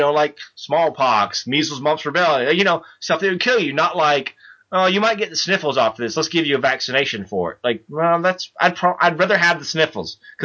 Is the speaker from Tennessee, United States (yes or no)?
yes; Tennessee, United States; I'm from the South. Yep. I'm from Tennessee.